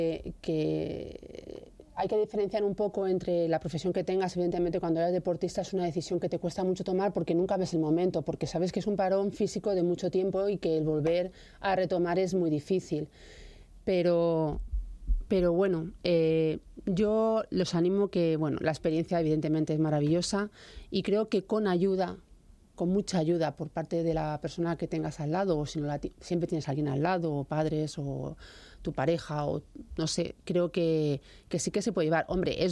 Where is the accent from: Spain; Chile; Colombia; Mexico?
Spain; Barcelona, Catalonia; now in Ávila, Spain; yo me vine de Barcelona por temas personales, conocí a mi marido en Ávila y me quedé en Ávila